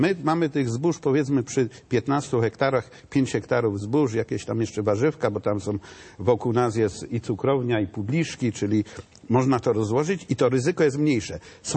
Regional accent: Greater Poland Voivodeship, Poland; Ja pochodzę z rejonu, gdzie gospodarstwa tutaj akurat są małe, kilkunastohektarowe. Południowa Wielkopolska to jest tam chyba 13 hektarów średnia.

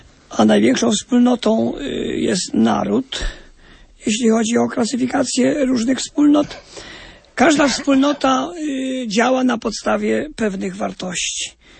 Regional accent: Subcarpathian Voivodeship, Poland; my z Podkarpacia kochamy to Podkarpacie

